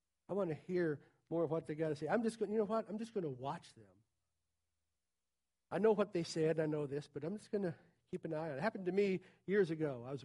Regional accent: the South, United States; When I hear people say, and I grew up in the South, man, serving the Lord down there, it's different than a lot of other places.

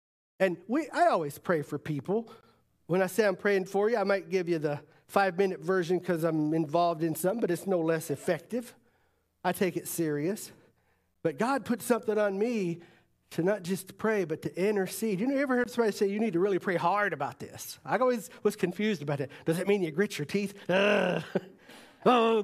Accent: the South, United States; I grew up in the South where they said Jesus in 5 syllables

